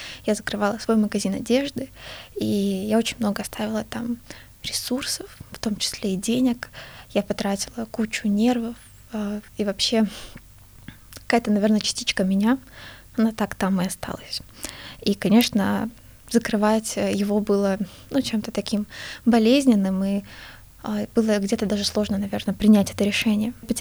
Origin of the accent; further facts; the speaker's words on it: Novosibirsk, Novosibirsk Oblast, Russia; moved away as an adult; now in Moscow, Russia; Новосибирск, мой родной город, я училась там в школе, и потом уехала поступать в Москву.